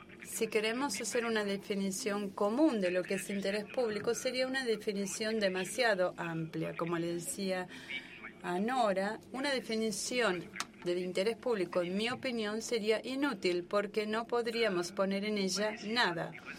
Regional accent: Peru; vengo de Perú.

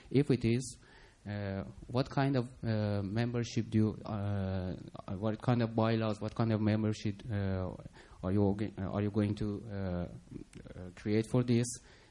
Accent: Iran; English is a second language; from Iran, Iranian ICT Association.

